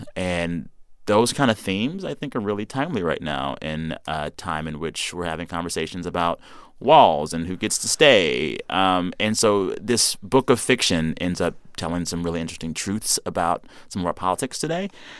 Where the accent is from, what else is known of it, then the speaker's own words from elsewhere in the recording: Texas, United States; As a Texan, I support the Astros.